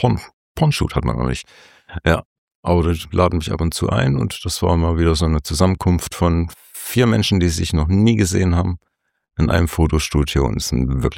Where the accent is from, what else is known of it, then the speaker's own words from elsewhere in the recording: Bielefeld, North Rhine-Westphalia, Germany; freue mich, dich kennenzulernen. Ich komme aus Bielefeld, bin 45 Jahre alt